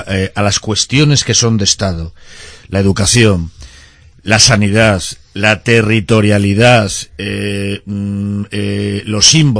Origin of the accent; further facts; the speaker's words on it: Spain; Yo soy español y quiero a España por encima de todo